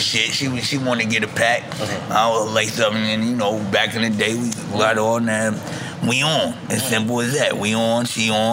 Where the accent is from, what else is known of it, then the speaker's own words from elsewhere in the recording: Harlem, New York, United States; I'm from Harlem, baby.